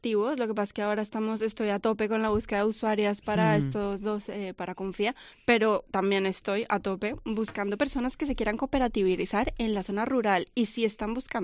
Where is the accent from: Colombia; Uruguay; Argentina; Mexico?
Colombia; also born or lived in Madrid; now in Cantabria, Spain; Colombiana, pero llevo en Cantabria 5 años y a España llegué, pero no llevo 25.